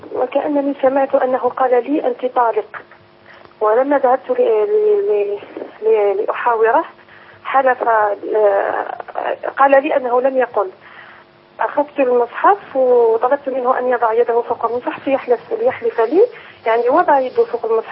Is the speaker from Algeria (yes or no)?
yes; Algeria; now in France; أنا جزائرية متزوجة هنا بفرنسا